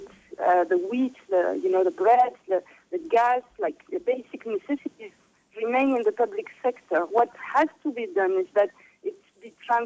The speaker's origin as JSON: {"language": "English", "country": "France", "tie": "born or raised there", "second_language": "English", "said": "I mean, I'm French, I was brought up in France"}